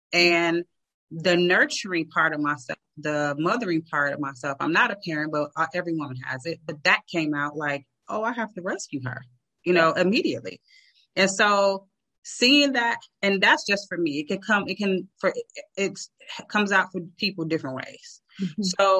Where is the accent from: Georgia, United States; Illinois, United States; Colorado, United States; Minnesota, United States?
Illinois, United States; Chicago; because I'm from Chicago. And so in Chicago during the summers, you take advantage